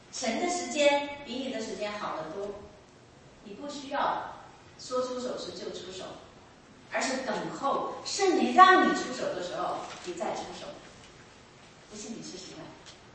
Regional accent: China; 这是我们中国人不太容易表达的爱

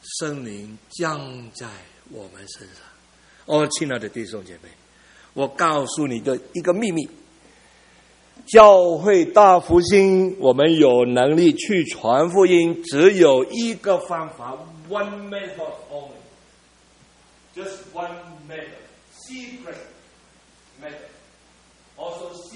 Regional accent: China

